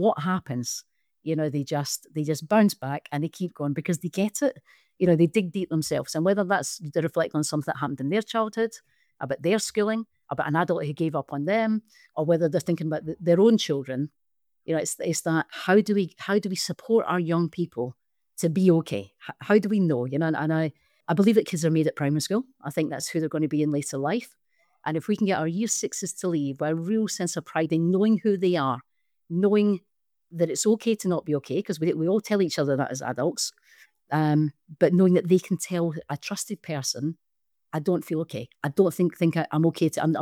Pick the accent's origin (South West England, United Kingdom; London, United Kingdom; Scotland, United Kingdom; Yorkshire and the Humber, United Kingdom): Scotland, United Kingdom; There are people come with very conceived perceptions about me being Scottish.